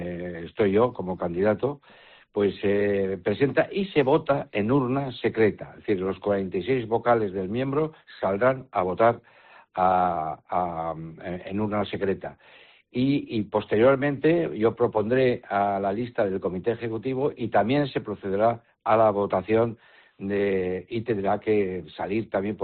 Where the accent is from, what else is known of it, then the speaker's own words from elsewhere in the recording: Navarre, Spain; trabajo por Navarra y por mi tierra, que es lo que más puedo querer.